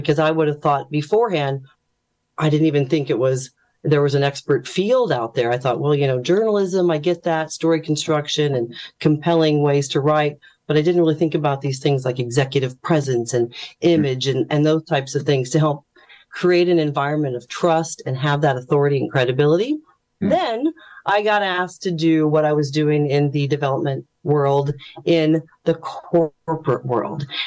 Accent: United States; now in Dublin, Ireland; I'll just quickly say from the accent that you're hearing, I'm an American.

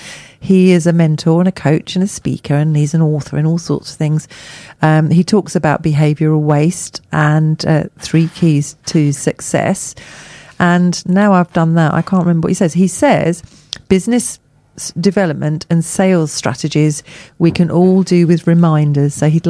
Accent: East of England, United Kingdom; I prefer hello, of course, because I'm English.

